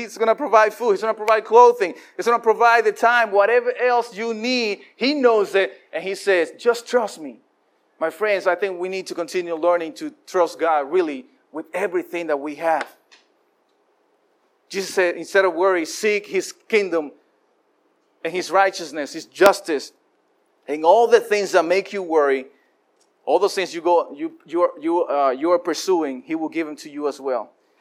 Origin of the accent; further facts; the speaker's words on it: Dominican Republic; now in Chicago, United States; when I came from the Dominican, I didn't have a coat, and I didn't know Chicago was going to be too cold.